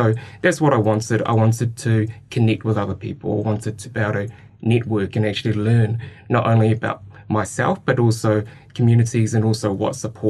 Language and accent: English; Lower Hutt, Wellington, New Zealand; now in Christchurch, New Zealand; So when I moved down from Lower Hutt, so that's where I'm from Lower Hutt to Christchurch